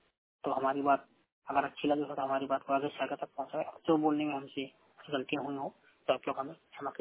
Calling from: Uttar Pradesh, India; तो यूपी में हमारे हिसाब से तो हमारे जिले के गांव-गांव में मच्छर बहुत सारी हैं

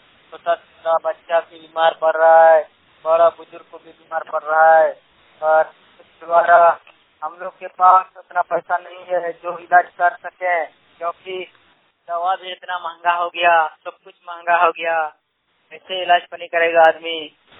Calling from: Jharkhand, India; रहने वाला, मेरा लिबेड़ा गांव का पोस्ट पैक थाना पैक जिला बोकारो।

